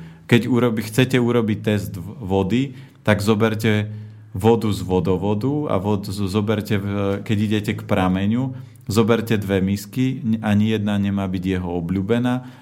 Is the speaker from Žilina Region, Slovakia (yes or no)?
yes; Žilina Region, Slovakia; ja pochádzam z Oravy